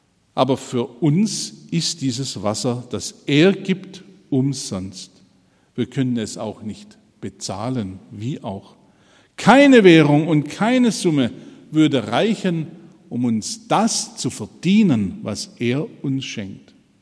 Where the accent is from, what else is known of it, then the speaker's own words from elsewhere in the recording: Baden-Württemberg, Germany; als Schwabe hat mich das sofort angesprochen